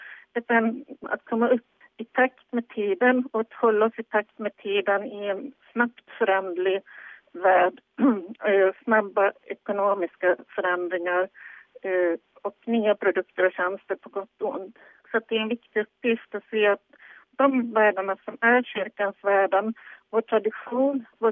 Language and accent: Swedish; Dalarna County, Sweden; Jag kommer från Dalarna.